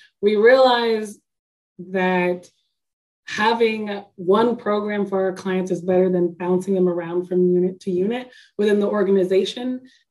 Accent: Washington, District of Columbia, United States; now in Kansas City, United States; So I'm actually from Washington, D.C., but I was born here in Kansas City and moved to D.C. when I was about 12 years old.

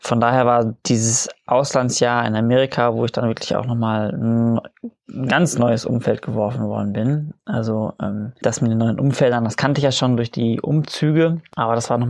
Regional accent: Münster, North Rhine-Westphalia, Germany; also born or lived in Munich; ich bin geboren in München, in der Nähe von München und bin seitdem oft umgezogen.

